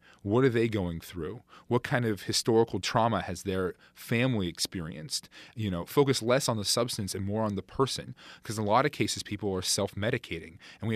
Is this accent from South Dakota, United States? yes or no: no; Cordova, Alaska, United States; Cordova, where my parents still live, down on Prince William Sound, and that's what I still consider my hometown.